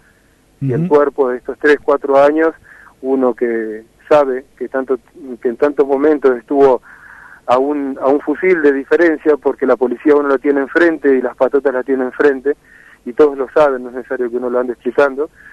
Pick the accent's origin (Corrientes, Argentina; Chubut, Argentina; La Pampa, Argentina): La Pampa, Argentina; now in La Plata, Argentina; desde el año 94 me fui a vivir allá, uh-huh, a La Plata, porque yo me crié mis últimos años en La Pampa.